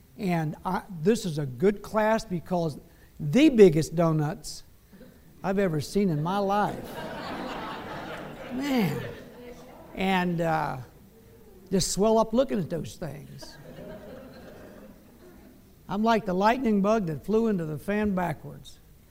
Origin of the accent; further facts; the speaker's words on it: Australia; also born or lived in United States; I'm an Aussie as well as a Yank